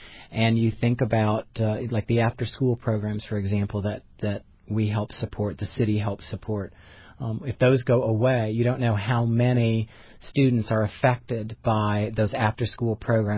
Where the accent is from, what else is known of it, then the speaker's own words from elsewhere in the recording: Indianapolis, Indiana, United States; actually I grew up in the Indianapolis public school system.